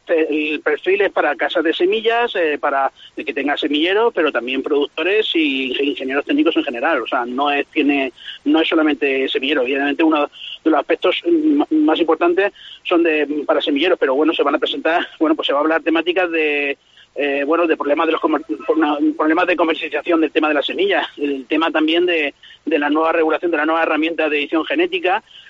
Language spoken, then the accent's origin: Spanish; Spain